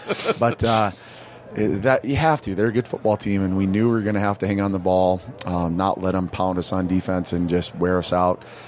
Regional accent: Fayette, United States; Plus, it's my hometown basically growing up, so I'll be in our kids' ear a little bit about how we're going to prep. And I don't get to go back to my home state very often, and certainly don't, you know, I'll have half the people probably in Fayette to be relatives of mine.

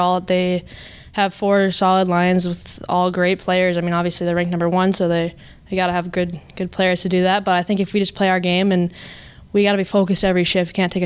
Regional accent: Delano, Minnesota, United States; I come from Delano. It's a small town, kind of like Bemidji.

